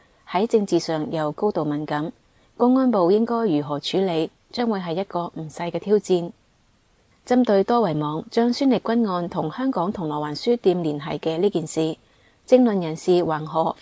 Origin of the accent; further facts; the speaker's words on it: Taiwan; 他不单止是在这里解决我们台湾人的认同问题